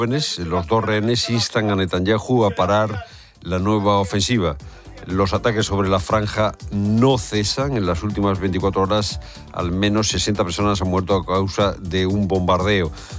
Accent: Andalusia, Spain; Un día para que los andaluces nos sintamos ofendidos porque nos maltratan por nuestro acento. Eso en otra comunidad autónoma quizás cuela, en Andalucía difícilmente.

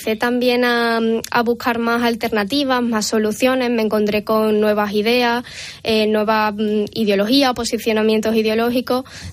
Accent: Arcos de la Frontera, Andalusia, Spain; ¿por qué no encajo en mi pueblo, que es Argos de la Frontera?

